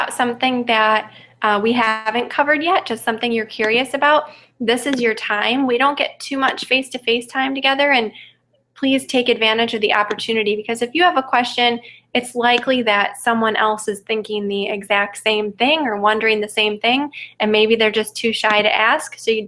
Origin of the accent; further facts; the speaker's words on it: Midwest, United States; I'm from the Midwest. I love the Midwest.